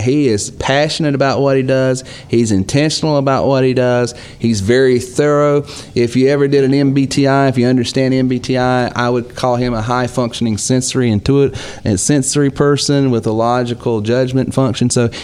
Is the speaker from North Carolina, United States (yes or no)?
yes; North Carolina, United States; when I said Carolina, I meant Tar Heels, because I'm natively from North Carolina.